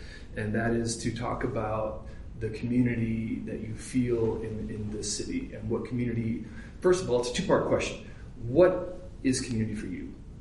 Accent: Bozeman, Montana, United States; I was born in Bozeman, raised in Bozeman. I've lived all of my 54 years, except for 8 when I was in the Chicago area with my wife.

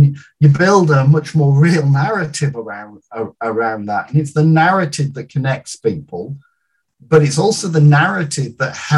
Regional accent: United Kingdom; I'm British through and through

